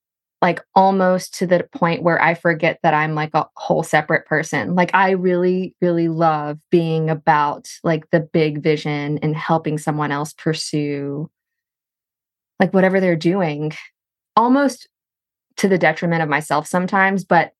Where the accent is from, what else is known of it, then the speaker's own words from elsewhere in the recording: Texas, United States; But I grew up in a very small Texas town near the Texas-Louisiana border. And so I grew up biracial in the Texas South.